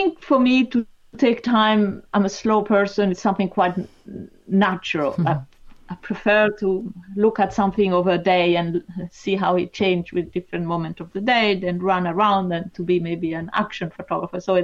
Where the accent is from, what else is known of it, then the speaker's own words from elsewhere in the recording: Rome, Lazio, Italy; And I grew up in Rome, so beautiful city, a lot of life, a lot of stones, a lot of wonderful building.